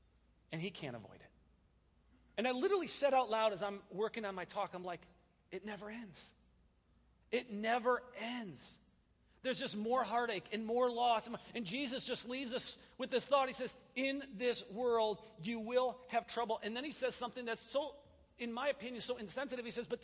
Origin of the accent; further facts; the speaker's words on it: Wisconsin, United States; But because I'm from Wisconsin, I felt like we might have been separated at birth.